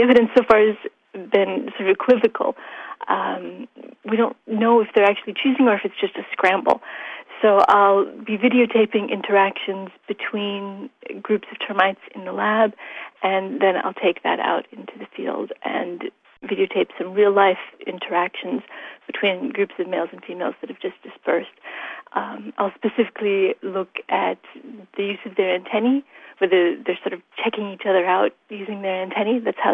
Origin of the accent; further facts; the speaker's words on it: Minnesota, United States; but I grew up in Minnesota in the United States, and we just didn't have termites there.